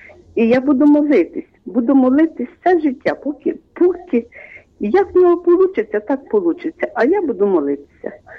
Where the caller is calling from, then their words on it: Vinnytsia, Vinnytsia Oblast, Ukraine; Я з Вінниці.